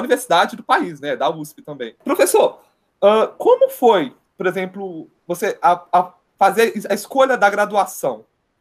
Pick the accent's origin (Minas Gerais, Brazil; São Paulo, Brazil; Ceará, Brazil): Minas Gerais, Brazil; now in Rio de Janeiro, Brazil; É curioso que agora eu mudei recentemente para o Rio de Janeiro. Também somos, eu sou mineiro